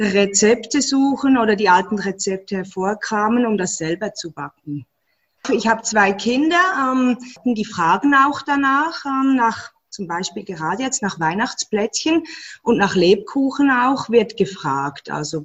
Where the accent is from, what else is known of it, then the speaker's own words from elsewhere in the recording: Bern, Switzerland; moved away as an adult; now in Australia; Ich komme aus dem Emmental, man trifft sich, um zusammen zu essen und zu kochen. Und als ich dann vor 3,5 Jahren mit meiner Familie ausgewandert bin nach Australien